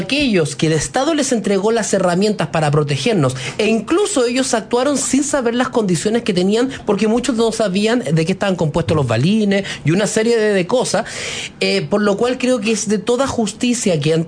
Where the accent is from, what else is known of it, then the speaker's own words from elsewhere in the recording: Chile; Una cosa es respetar los fallos judiciales, como concejal, como chileno y todo